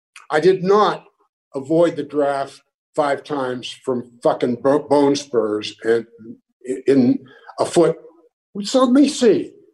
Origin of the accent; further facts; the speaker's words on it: Pittsburgh, Pennsylvania, United States; Pittsburgh.